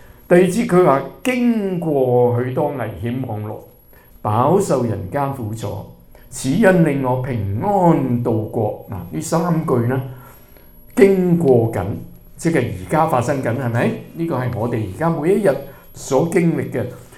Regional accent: China; 我哋中國人咧，我哋冇乜分時間嘅

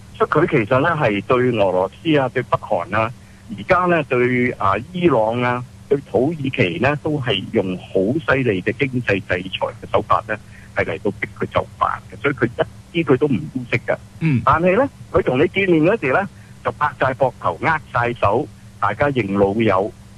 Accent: China; now in United States; 我哋喺美國嘅華人呢就好尷尬嘅，即係企喺中間呢，咁你話我哋雖然係入咗美國籍啫，但係我哋都係中國人嚟㗎

